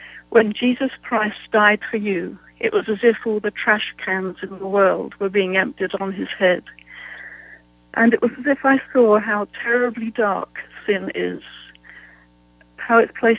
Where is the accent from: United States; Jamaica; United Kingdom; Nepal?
United Kingdom; England; didn't want to leave my home country of England.